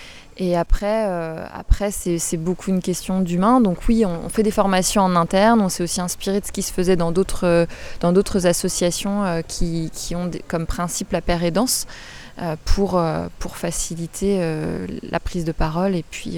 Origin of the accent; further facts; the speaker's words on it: Rennes, Brittany, France; étant donné que moi je suis rennaise.